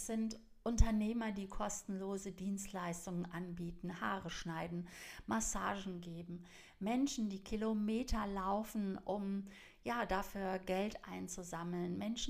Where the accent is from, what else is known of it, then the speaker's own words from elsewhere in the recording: Cologne, North Rhine-Westphalia, Germany; Ich bin Kölnerin